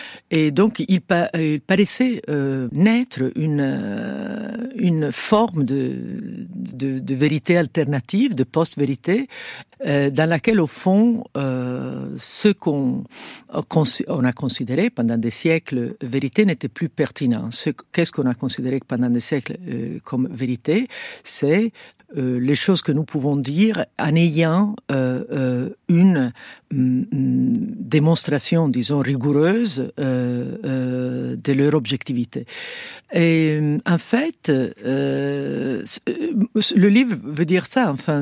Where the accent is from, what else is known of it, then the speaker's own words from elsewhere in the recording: Italy; French is a second language; Enfin, moi, je viens de l'Italie, comme on peut entendre.